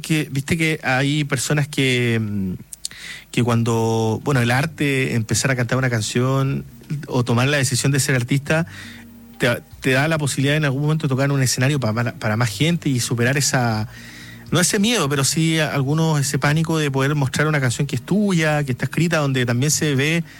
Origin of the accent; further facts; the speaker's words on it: Magallanes, Chile; hay yo que soy magallánico conozco perfectamente este sonido